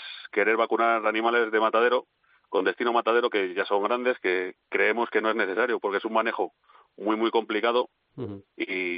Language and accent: Spanish; Los Huertos, Castile and León, Spain; En mi pueblo, en Los Huertos, nuevamente, antes ha habido 3 rebaños